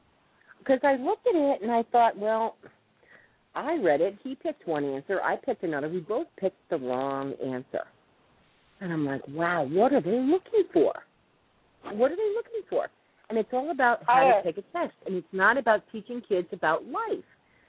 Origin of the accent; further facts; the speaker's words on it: Connecticut, United States; Okay, so you grew up down here. I grew up in Connecticut.